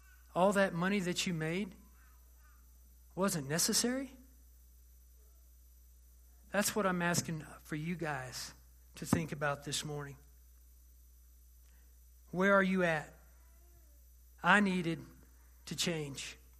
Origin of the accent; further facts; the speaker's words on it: Texas, United States; I will work diligently, that's a big word, I'm from Texas, to provide for the needs of my family.